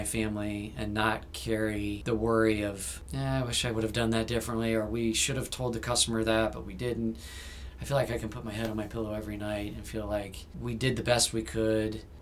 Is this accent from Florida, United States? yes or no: no; Indiana, United States; I'm not English, so I don't have a specific team that I root for. So I grew up playing soccer here in Central Indiana many, many years ago